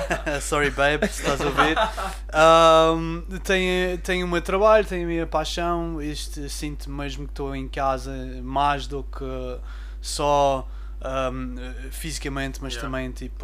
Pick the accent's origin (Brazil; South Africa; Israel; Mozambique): South Africa; now in Portugal; Quando eu sou natural da África do Sul e saí de lá, um miúdo bem confuso.